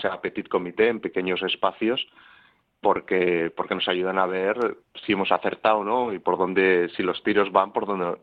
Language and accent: Spanish; Leioa, Basque Country, Spain; yo soy de Leioa, yo he nacido y he vivido en Leioa casi toda mi vida.